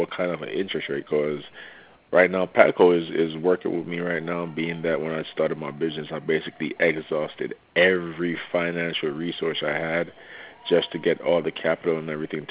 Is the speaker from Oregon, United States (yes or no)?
no; New York, United States; Okay. Yeah, I'm originally from New York, man.